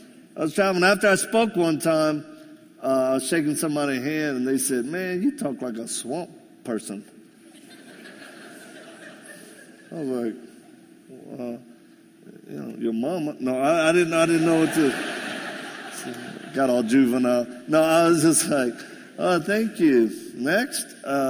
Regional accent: Louisiana, United States; accent: Cajun; I'm not from here originally. I'm Cajun. I'm from southern Louisiana. That's why I talk like I do.

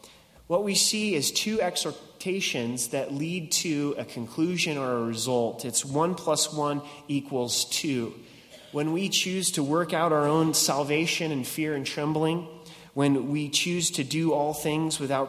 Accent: Oregon, United States; Growing up in Southern Oregon, there were the Oregon Caves.

